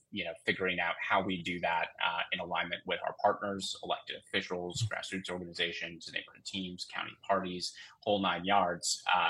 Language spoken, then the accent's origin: English; Two Rivers, Wisconsin, United States; So I'm a lifelong Wisconsinite. I was born and raised in Two Rivers, Trivers, nice.